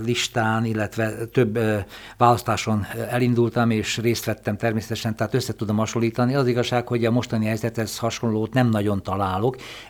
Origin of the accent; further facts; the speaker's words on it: Szentendre, Pest, Hungary; born there; helyi önkormányzati képviselőként vagyok Szentendrén a szülővárosom